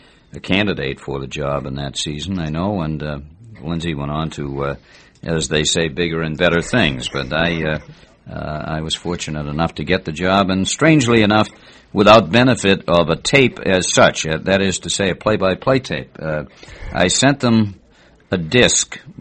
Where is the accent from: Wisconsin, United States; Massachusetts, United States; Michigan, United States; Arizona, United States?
Massachusetts, United States; North Quincy; I grew up in North Quincy, Massachusetts, which is just outside of Boston. It's only 8 miles from Fenway Park.